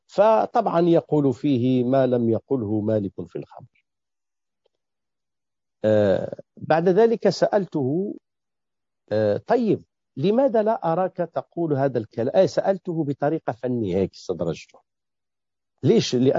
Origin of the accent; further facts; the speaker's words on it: Morocco; حزب الاستقلال عندنا في المغرب